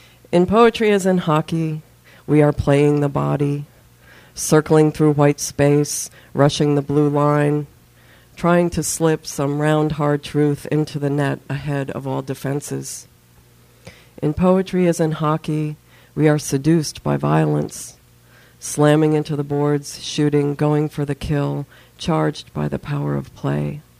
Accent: Minnesota, United States; I've written a lot of winter poems. I come from Minnesota, so that's probably why.

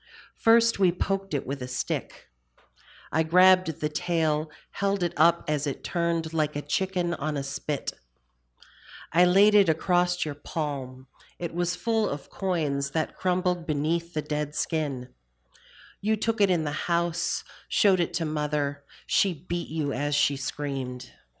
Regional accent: Detroit, Michigan, United States; lately about heritage, namely my Venezuelan heritage, being half Hispanic, half white, and also about growing up in Detroit.

